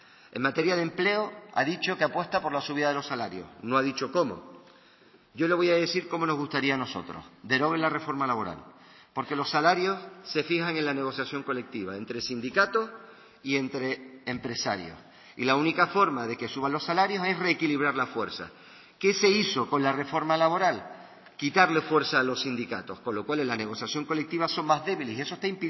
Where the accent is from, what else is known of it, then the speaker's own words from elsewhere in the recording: Canary Islands, Spain; nuestra identidad como canario.